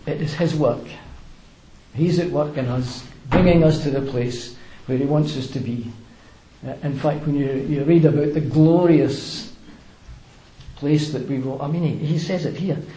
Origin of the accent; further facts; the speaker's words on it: Glasgow, Scotland, United Kingdom; born there; or even the fact that I was born in Glasgow